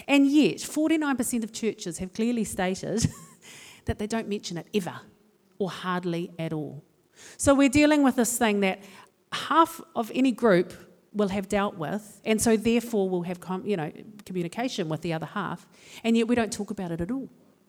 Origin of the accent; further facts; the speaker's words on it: Auckland, New Zealand; No, I'm from West Auckland. I moved into a place called Massey.